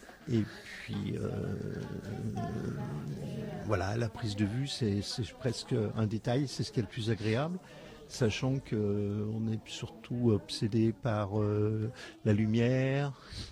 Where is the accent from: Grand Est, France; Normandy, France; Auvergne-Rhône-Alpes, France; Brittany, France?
Auvergne-Rhône-Alpes, France; La Bridoire; parce que je suis originaire de La Bridoire.